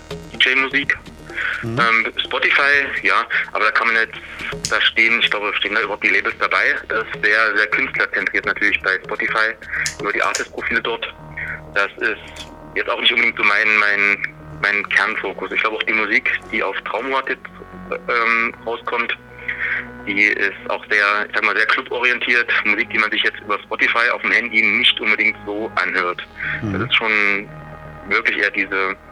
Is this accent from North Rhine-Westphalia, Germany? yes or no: no; Leipzig, Saxony, Germany; Es ist halt so fast die Hälfte zwischen Leipzig, wo ich herkomme